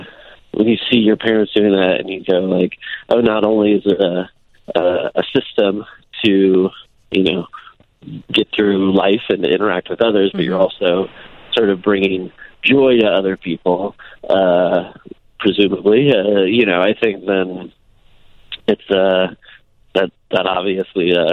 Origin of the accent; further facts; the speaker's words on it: Iowa, United States; growing up in Iowa